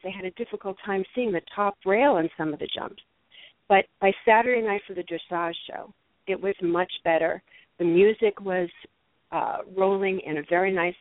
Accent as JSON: {"language": "English", "region": "New York", "country": "United States", "tie": "born or raised there", "said": "Jamie, I am born and raised in New York, and I have never seen anything like this."}